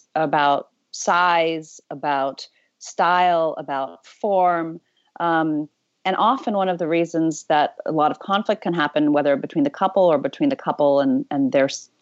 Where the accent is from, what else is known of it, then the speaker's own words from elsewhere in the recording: Zimbabwe; born there; I was born in Zimbabwe, perhaps uncommon place to be born. And I come from two different worlds.